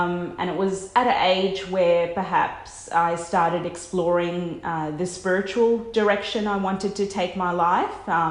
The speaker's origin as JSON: {"language": "English", "town": "Sydney", "region": "New South Wales", "country": "Australia", "tie": "born or raised there", "said": "as a child growing up in Sydney"}